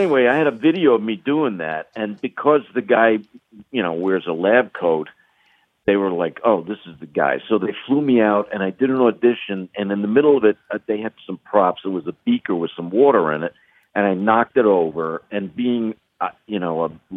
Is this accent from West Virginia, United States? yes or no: no; New York, United States; I was born and raised in New York